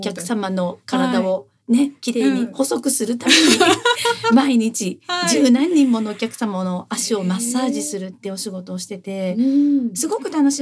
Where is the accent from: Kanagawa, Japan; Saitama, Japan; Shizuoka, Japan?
Shizuoka, Japan; Hamamatsu; はい、静岡の浜松出身です